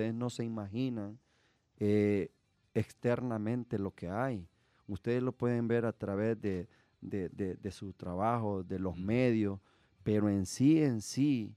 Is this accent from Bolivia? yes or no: no; El Salvador; nosotros va como salvadoreños